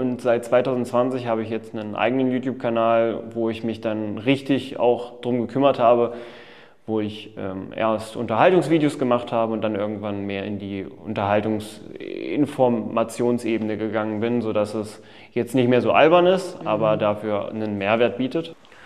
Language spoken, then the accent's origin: German; Elbingerode, Saxony-Anhalt, Germany; Ursprünglich komme ich aus dem Harz, also ich bin 1999 im Oberharz geboren, sozusagen.